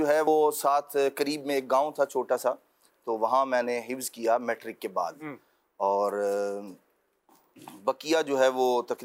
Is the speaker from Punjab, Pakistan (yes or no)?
yes; Zahirabad Shaheed, Punjab, Pakistan; وہاڑی جو ہے نا یہ ہمارا ڈسٹرکٹ وہ ہے, ضلع ہے وہاڑی.